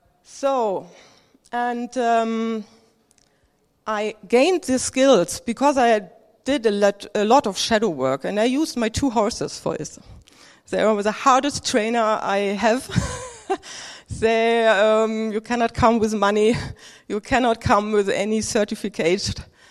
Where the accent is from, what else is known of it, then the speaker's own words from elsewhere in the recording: Germany; English is a second language; I'm very concerned about my English, please. I'm from Germany, so I will gather all my English words I have.